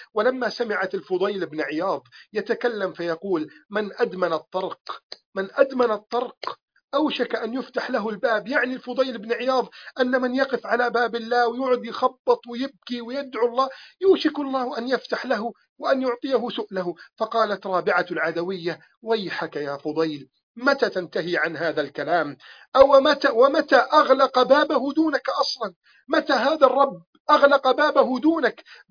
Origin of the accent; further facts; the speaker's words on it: Egypt; اللهم احفظ بلدنا مصر